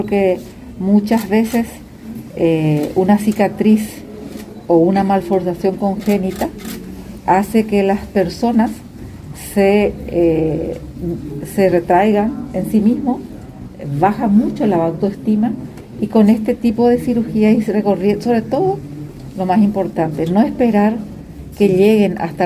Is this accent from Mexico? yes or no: no; Encarnación, Itapúa, Paraguay; yo soy del interior del país, soy de Encarnación